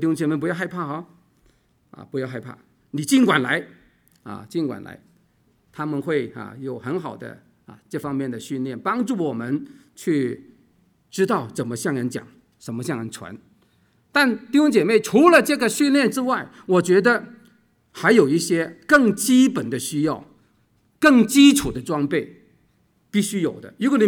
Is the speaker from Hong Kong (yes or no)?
yes; Hong Kong; 我虽然是来自香港